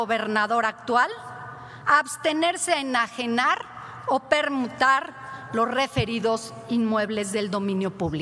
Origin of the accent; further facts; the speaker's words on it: Puebla, Mexico; Soy poblana y desgraciadamente lo ocurrido solo constituye una pequeña prueba de lo que los poblanos hemos vivido los últimos 7 años.